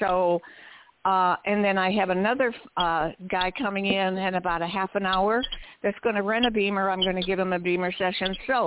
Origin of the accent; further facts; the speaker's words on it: Paso Robles, California, United States; I'm from Central Coast, beautiful Central Coast, California, Paso Robles.